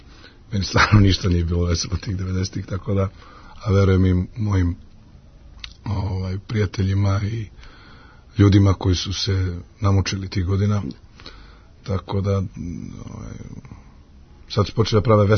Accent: Zaječar, Zaječar District, Serbia; now in Belgrade, Serbia; došao sam u Beogradu 90. godina, pa nekako sa Beogradom sam se upoznavao

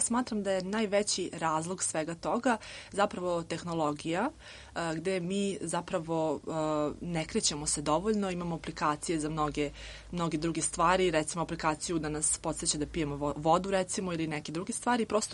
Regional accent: Novi Sad, Vojvodina, Serbia; ja sam iz Novog Sada i imam nutricionistički studij u Novom Sadu već 6 godina.

